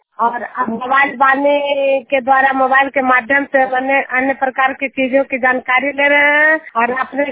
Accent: Bihar, India; मैं नालंदा जिला के गाँव की निवासी हूँ

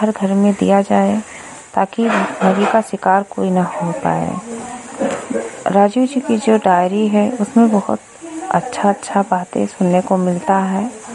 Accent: Lakharampur, Uttar Pradesh, India; मैं विकास खंड विशेषरगंज से हूँ, ग्राम पंचायत लखारामपुर, गांव लखारामपुर से, जिला बहराइच से।

